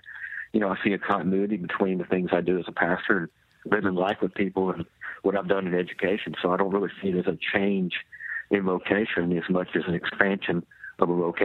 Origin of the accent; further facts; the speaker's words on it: Buzzard Roost, Arkansas, United States; And yes, a lot of people love to hear the fact that I'm from Buzzard Roost, Arkansas.